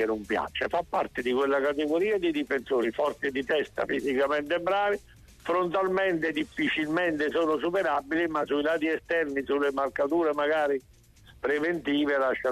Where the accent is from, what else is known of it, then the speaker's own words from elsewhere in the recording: Nola, Campania, Italy; dico di Nola perché è il mio paese